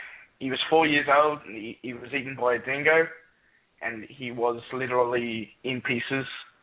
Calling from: Perth, Western Australia, Australia; Perth, Australia.

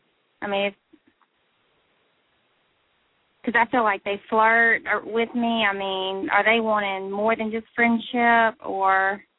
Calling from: Mississippi, United States; Mississippi.

